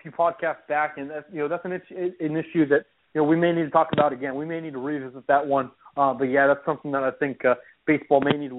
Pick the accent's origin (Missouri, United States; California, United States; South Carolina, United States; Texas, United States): Texas, United States; Houston; see if Mr. Corey Kluber can get knocked around a little bit by my hometown Astros.